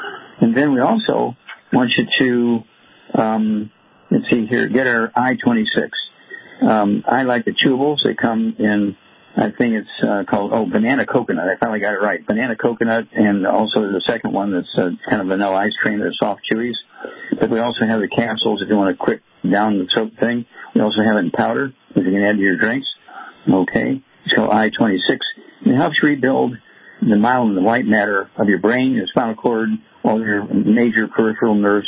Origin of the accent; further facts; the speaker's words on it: Missouri, United States; Chuck, let's go to my home state, Missouri.